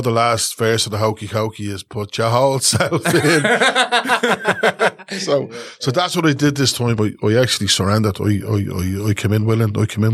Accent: Newbridge, Kildare, Ireland; But it's my hometown, yeah. So it's grand, right?

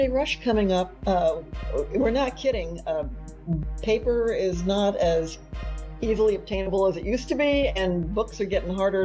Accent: Texas, United States; People actually, because I grew up in Texas, and this is still every day I pinch myself going, I can't believe I'm here.

